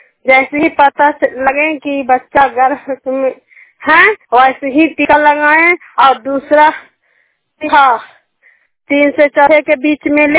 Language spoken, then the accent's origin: Hindi; Saikari, Bihar, India; सैकरी के निवासी हूँ, सैकरी पंचायत के रहने वाली हूँ, जिला नालंदा से बोल रहे